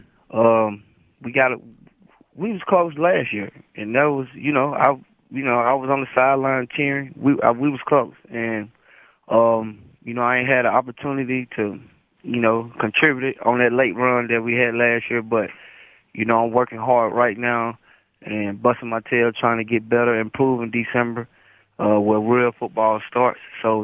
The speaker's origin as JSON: {"language": "English", "town": "Nashville", "region": "Tennessee", "country": "United States", "tie": "born or raised there", "said": "my hometown, the city of Nashville"}